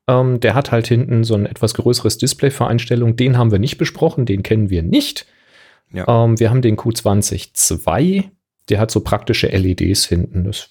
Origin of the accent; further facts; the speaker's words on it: Hamburg, Germany; So als Hamburger darf man auch mal sagen, ne?